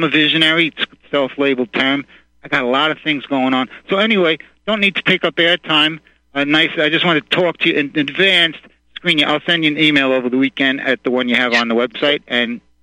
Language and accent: English; New York, United States; from New York.